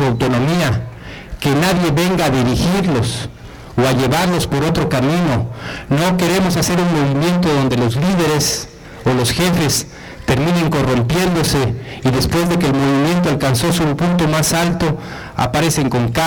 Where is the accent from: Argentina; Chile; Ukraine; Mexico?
Mexico; Quintana Roo; tanto como mexicanos, como ciudadanos de Quintana Roo